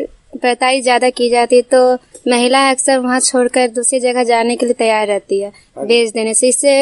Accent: Simultala, Bihar, India; जी, हम सिमुलतला से रहने वाले हैं।

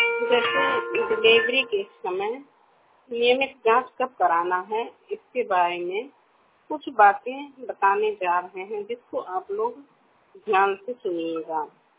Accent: Kalwari, India; मैं कलवारी से हूँ। मेरा उम्र 19 साल है।

